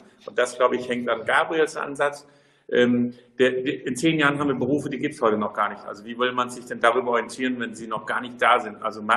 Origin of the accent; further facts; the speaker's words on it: Denmark; German is a second language; Als Däne fragt man ja oft über Sprache.